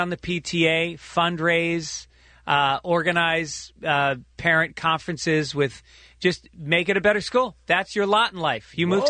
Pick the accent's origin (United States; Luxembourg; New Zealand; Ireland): Ireland; I'm Irish. You know what? We can smile and joke our way through that.